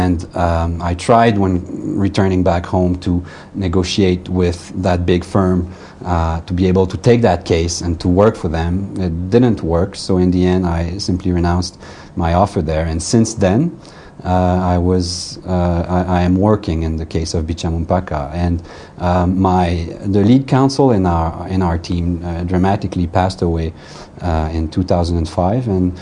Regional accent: Montreal, Quebec, Canada; I am from Montreal, Canada.

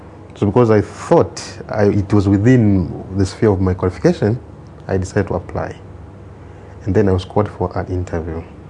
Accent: Tanzania; I'm from the United Republic of Tanzania.

